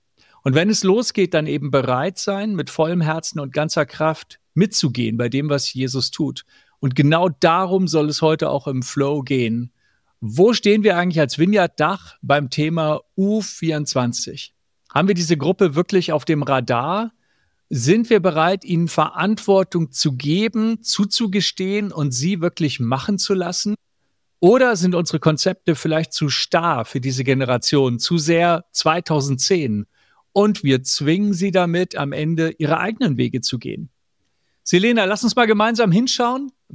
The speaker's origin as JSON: {"language": "German", "region": "Hamburg", "country": "Germany", "said": "aus Hamburg"}